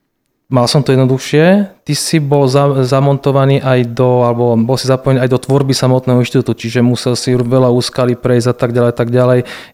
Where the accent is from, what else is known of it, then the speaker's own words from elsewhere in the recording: Trnava, Trnava Region, Slovakia; born there; Ja som sa narodil v Trnave, žijem v Trnave, pracujem v Trnave